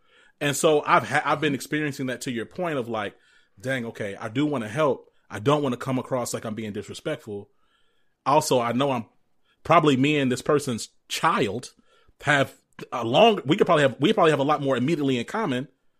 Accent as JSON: {"language": "English", "region": "Georgia", "country": "United States", "tie": "born there", "said": "I'm Southern, right? It's like my family's from Mississippi. And then I grew up in, I was born in Georgia, but both sides of my family from Mississippi."}